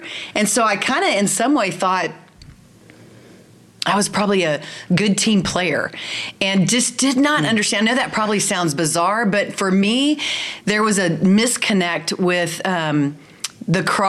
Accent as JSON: {"language": "English", "town": "Denton", "region": "Texas", "country": "United States", "tie": "born or raised there", "lives_now": "Friendswood, United States", "said": "Born and raised in Denton, Texas. Grew up in Denton, went to Texas A&M"}